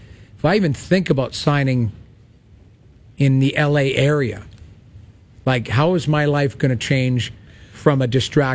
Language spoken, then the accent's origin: English; Edmonton, Alberta, Canada; when I went back to Calgary and went back to Alberta, I played junior in Lethbridge. I grew up in Edmonton. I ended up in Calgary.